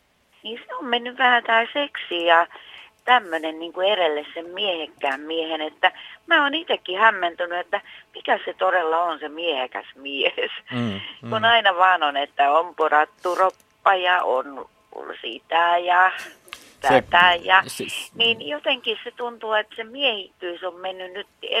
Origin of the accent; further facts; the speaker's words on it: Ostrobothnia, Finland; kun mä oon itse Pohjanmaalta